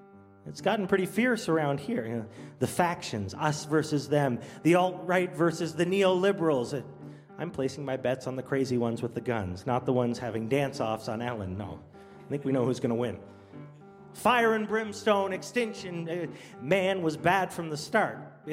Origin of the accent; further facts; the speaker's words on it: Canada; So being a Canadian, I wanted to make sure that everything has been cleaned up nice and safe